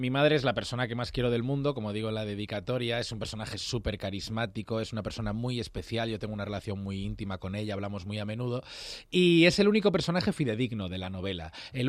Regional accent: Vigo, Galicia, Spain; moved away as an adult; now in Madrid, Spain; Vigo, yo nací en Vigo y pasé allí 18 años maravillosos. Por ejemplo, Madrid, llevo 17 años viviendo en Madrid.

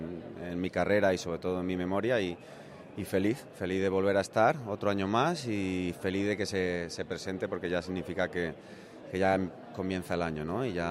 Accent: Alicante, Valencian Community, Spain; yo creo que será en mi tierra, en Alicante

